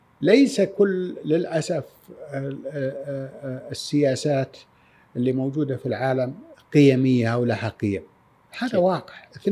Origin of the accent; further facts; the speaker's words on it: Saudi Arabia; لأنه بعض النشاز اللي موجود في السوشيال ميديا لا يمثلنا كسعوديين